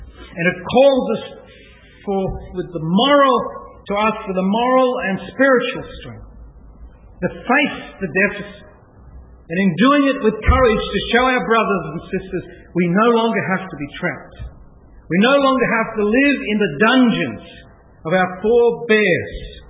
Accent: Australia; I am not British, I am not English, I'm not Scottish, I am Western, but I am not European, I am Australian.

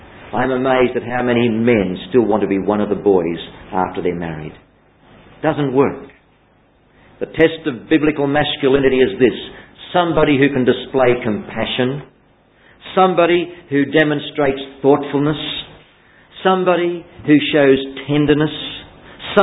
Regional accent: Australia; The Australian male is a poor lover. Hey, I'm Aussie.

